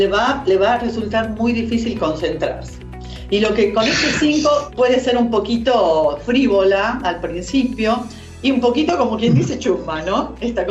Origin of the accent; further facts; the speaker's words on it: Juan Bautista Alberdi, Tucumán, Argentina; Gabriela Correa es de mi misma ciudad. Yo soy de Juan Bautista Alberdi también